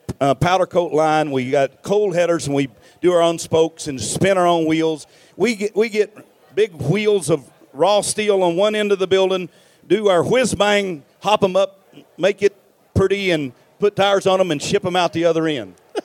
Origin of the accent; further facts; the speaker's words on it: Tennessee, United States; You know, down south, we're from Tennessee.